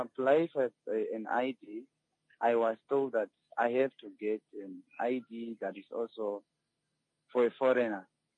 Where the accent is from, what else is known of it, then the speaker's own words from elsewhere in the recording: Tsumeb, Oshikoto, Namibia; born there; I was born in Namibia by Angolan parents.